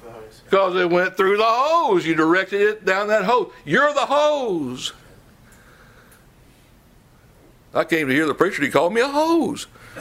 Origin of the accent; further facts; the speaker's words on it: Tennessee, United States; I'm from Tennessee. It took me a long time not to say hose pipe.